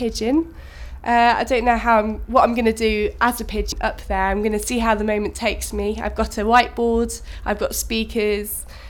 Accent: Langham, East Midlands, United Kingdom; I was born on the 27th of February 1988 and I'm from Langham in Rutland.

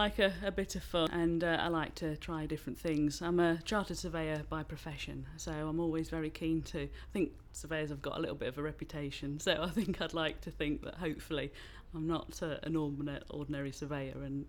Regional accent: Horncastle, East Midlands, United Kingdom; I'm from Horncastle in Lincolnshire, and my date of birth is 13/12/73.

